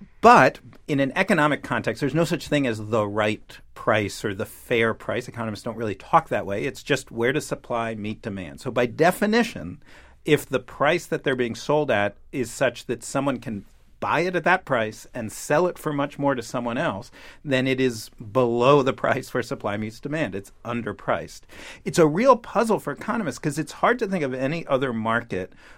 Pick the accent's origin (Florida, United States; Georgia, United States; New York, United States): New York, United States; New York City; So I grew up here in New York City. I used to go to concerts at Madison Square Garden